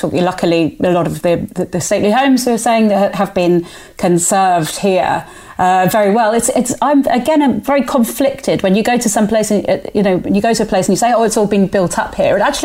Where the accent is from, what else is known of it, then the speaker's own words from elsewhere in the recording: Andalusia, Spain; I grew up on the Costa del Sol, and Torremolinos was apparently a beautiful place back in the...